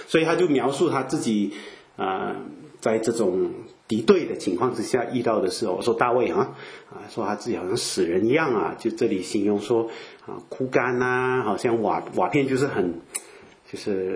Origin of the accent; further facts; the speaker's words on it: Fujian, China; 连我们福建话啊，我是福建人啊